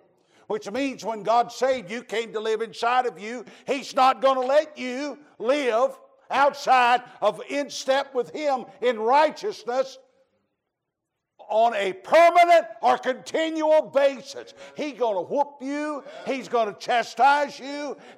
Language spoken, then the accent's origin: English; North Carolina, United States; You know that, now I'm from North Carolina. I know y'all pronounce things different than